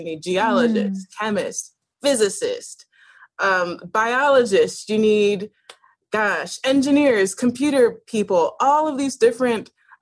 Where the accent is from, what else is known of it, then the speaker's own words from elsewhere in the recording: Buffalo, New York, United States; also born or lived in various places in childhood; So I was born in Buffalo, and I didn't stay in Buffalo for much of my childhood. I moved around a lot. I actually went to about 10 different schools when I was a kid. So I came back to Buffalo in time for high school